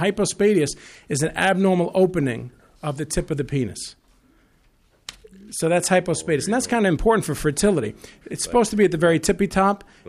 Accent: New York, United States; not only do I come from New York

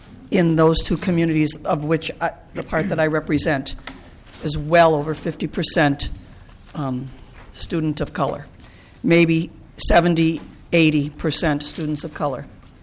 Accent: St. Louis Park, Minnesota, United States; I grew up in St. Louis Park. I didn't see a person of color. I didn't see anybody who didn't speak English.

